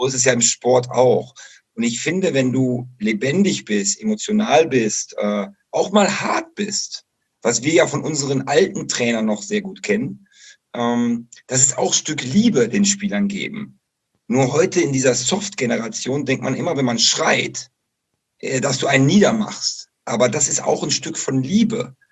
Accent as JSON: {"language": "German", "town": "Bocholt", "region": "North Rhine-Westphalia", "country": "Germany", "tie": "born or raised there", "said": "Ich meine, ich bin damals ja in Bocholt bin ich aufgewachsen. Das ist ja direkt an der niederländischen Grenze."}